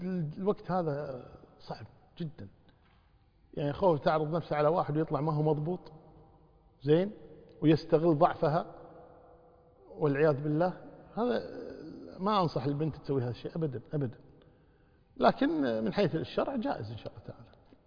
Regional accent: Kuwait; إذا كان عندنا في الكويت

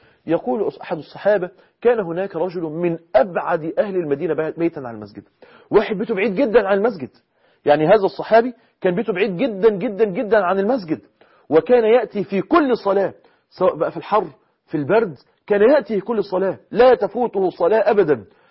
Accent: Egypt; طبعا احنا معروف عندنا في مصر ان في ليلة البناء بيقعد اسبوع 10 أيام

